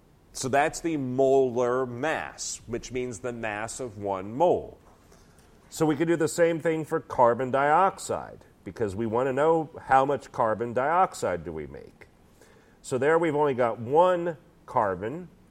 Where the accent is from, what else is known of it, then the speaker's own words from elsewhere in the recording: Texas, United States; I know my accent doesn't reveal it very much, except when I'm mad, but I am originally from Texas.